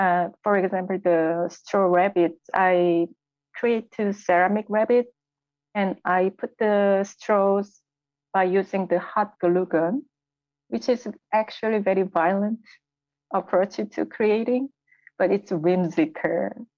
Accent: Seoul, South Korea; I grew up in South Korea, Seoul, where it's very saturated and colorful city, and it's modern and ancient time coexist at the same time.

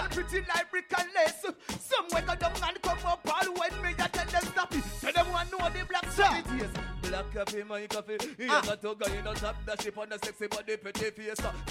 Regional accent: Jamaica; My album still, you know, not because I'm Jamaican and I'm dancehall, you know what I mean?

